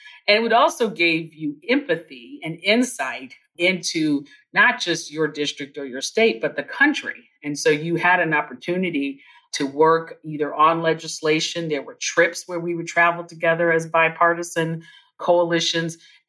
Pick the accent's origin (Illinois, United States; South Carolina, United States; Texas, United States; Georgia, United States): Illinois, United States; Chicago; I'm from Chicago, so that was not unfamiliar to me.